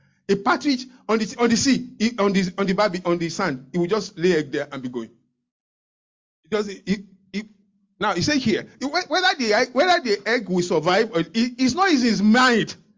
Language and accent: English; Nigeria; He knew I'm from Nigeria.